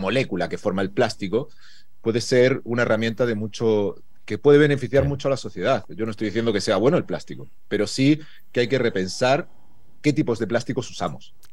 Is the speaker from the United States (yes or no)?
no; Spain; No es porque yo sea de España